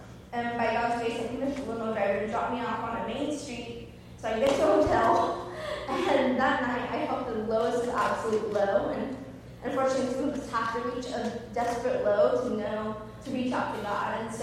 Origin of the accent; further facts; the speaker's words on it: Riverside, California, United States; So I'm one of four kids. I'm 34, and I grew up in Riverside, which, depending on how bad traffic is in L.A., is about an hour to 2 hours east of L.A.